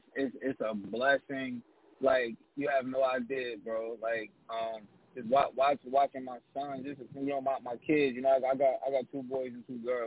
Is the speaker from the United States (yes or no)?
yes; Plainfield, New Jersey, United States; I'm a nigga from Plainfield, you know what I'm saying? I'm a 60s nigga from 700 block in Plainfield, New Jersey.